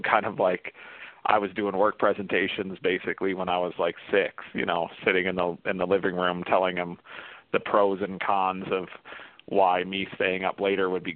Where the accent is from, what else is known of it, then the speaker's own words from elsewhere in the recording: Lansing, Michigan, United States; born there; Well, I was born in Lansing, Michigan, 1977.